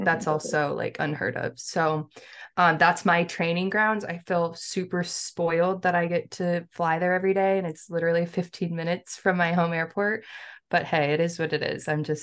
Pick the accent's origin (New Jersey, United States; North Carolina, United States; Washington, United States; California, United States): Washington, United States; Chelan; I'm from Eastern Washington, Brian. I don't know if you knew that, but I'm from Lake Chelan. So I grew up on the desert side